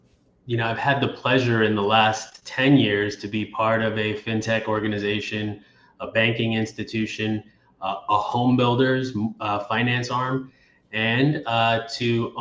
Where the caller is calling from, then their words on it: Miami, Florida, United States; I'm connecting from Miami, yes. It from is Miami, yes. 80 degrees here.